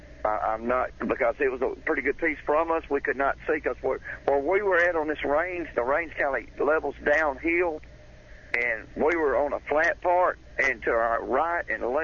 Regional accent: Alabama, United States; Hey, I was raised in Alabama with a .22. I'm a good shot.

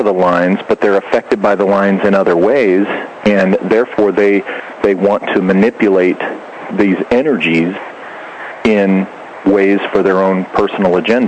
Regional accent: California, United States; me, I'm a Californian, I should know that.

